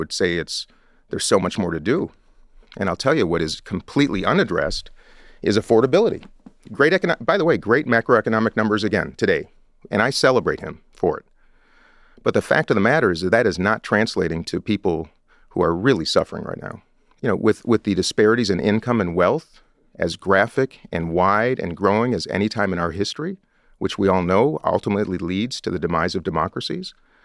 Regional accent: Minnesota, United States; So I come from Minnesota, where we don't tax clothing and groceries.

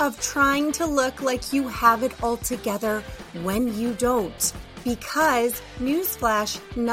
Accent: Chicago, Illinois, United States; we are two women from the Chicagoland area who are raising our families and running our therapy practices

